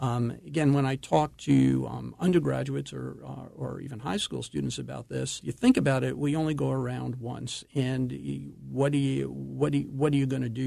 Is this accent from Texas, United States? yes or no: no; Long Island, New York, United States; I was born in New York and grew up for the most part on Long Island. I went to a public high school, Wantagh High School in Wantagh, New York.